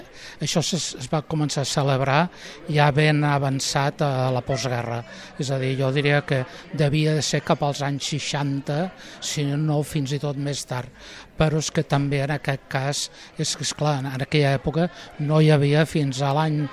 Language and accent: Catalan; Barcelona, Catalonia, Spain; born or raised there